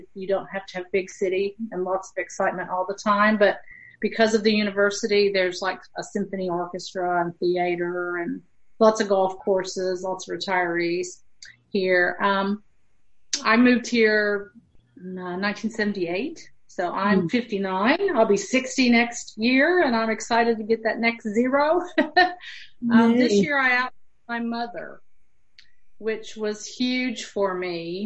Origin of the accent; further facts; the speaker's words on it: Tennessee, United States; I am from Middle Tennessee on I-40, which crosses the U.S. east and west. And I'm about an hour and a half from Nashville and about 2 hours from Knoxville.